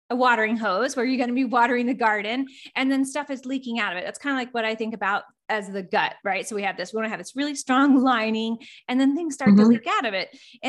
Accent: Florida, United States; born there; I'm a sun baby. I was born in Florida. I'm like, I need the sun.

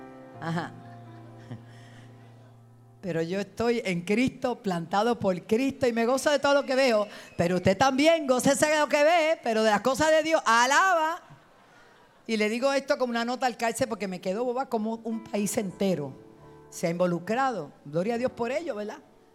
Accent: Puerto Rico; Yo dije, yo soy boricua.

